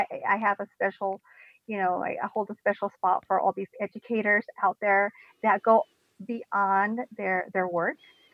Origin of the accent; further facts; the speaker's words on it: northern Mexico, Mexico; I'm from Mexico, but even like, you know, from the north part of Mexico